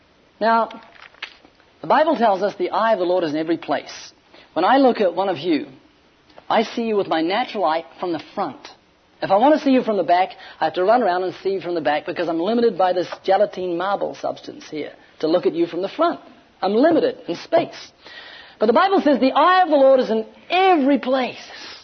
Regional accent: New Zealand; I'm from New Zealand.

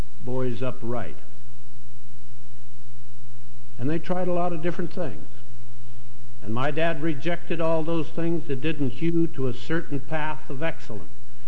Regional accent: Chinook, Montana, United States; I grew up in Chinook. I was second born of seven sons of a tough old Montana pioneer lawyer.

